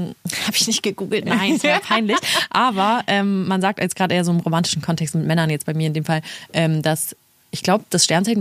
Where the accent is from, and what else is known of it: Munich, Bavaria, Germany; born or raised there; also born or lived in Hamburg